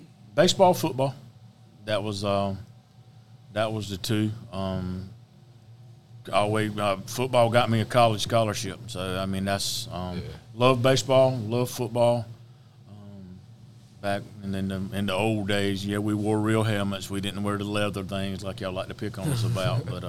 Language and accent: English; Hartsville, South Carolina, United States; Right here, all my life. Born and raised in Hartsville, South Carolina.